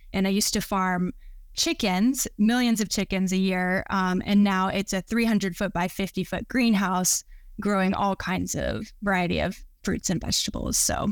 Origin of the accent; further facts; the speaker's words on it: South Carolina, United States; like where I grew up in South Carolina, driving down those roads, you just see these massive tobacco fields.